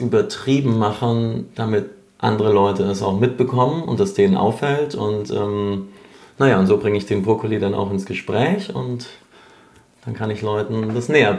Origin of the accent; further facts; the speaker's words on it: Bayreuth, Bavaria, Germany; now in Munich, Germany; leistungsmäßig dann betrieben noch in Bayreuth, in meiner Heimatstadt. Und dann bin ich nach München